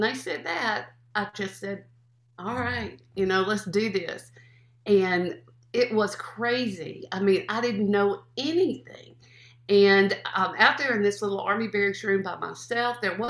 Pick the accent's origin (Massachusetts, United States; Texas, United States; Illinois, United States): Texas, United States; Fort Worth; I'm a city girl, I'm from Fort mm-hmm. Worth and I'm in this rural school.